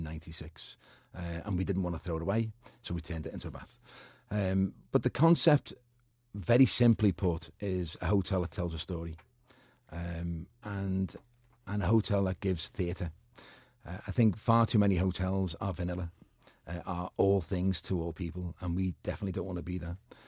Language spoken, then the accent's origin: English; Walton, North West England, United Kingdom; I'm from Walton. I was born and bred there. I was there till I was 14.